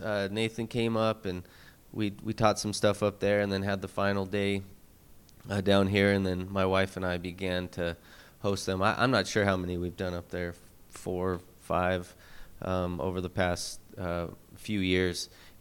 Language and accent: English; Casper, Wyoming, United States; I was born and raised in Casper, and I've lived there for 40 years.